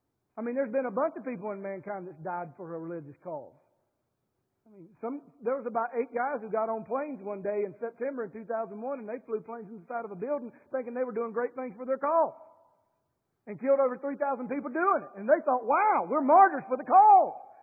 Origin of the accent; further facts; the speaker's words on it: Kings Mountain, North Carolina, United States; I grew up in Kings Mountain, North Carolina, good old Cleveland County, right down the mountain about 100 and so odd miles that way.